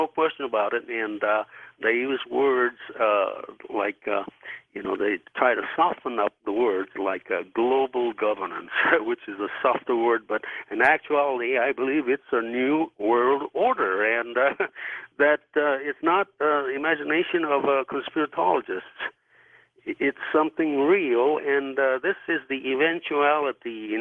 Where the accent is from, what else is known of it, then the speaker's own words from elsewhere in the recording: Yokohama, Kanagawa, Japan; now in United States; yes, I'm actually from Yokohama, and I became a citizen of this wonderful nation in 1976. I'm a U.S. citizen. In 1976, at the 200th anniversary, I became a citizen.